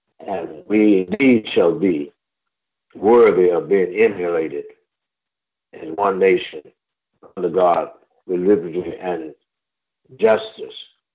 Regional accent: Jackson, Mississippi, United States; in my hometown of Jackson, Mississippi

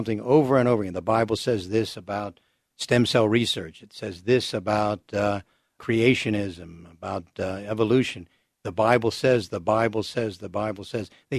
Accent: Virginia, United States; Growing up in Virginia as I did, all my classmates, almost all of them were evangelical Christians, and they remain my friends and classmates to this day.

